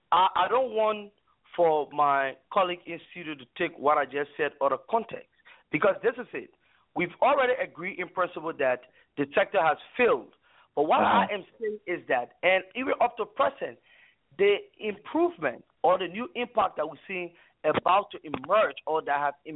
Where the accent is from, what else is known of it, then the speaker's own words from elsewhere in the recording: Liberia; born there; Since I was born in Liberia, I never saw those things happen.